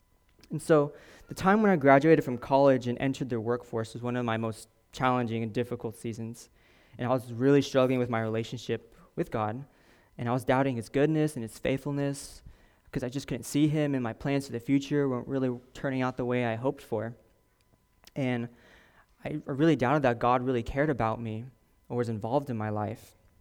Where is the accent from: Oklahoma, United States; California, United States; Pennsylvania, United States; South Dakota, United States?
California, United States; Oakley; I grew up in Oakley, California. Anyone know where that is? Oakley? Yeah, it's about 45 minutes east of San Francisco.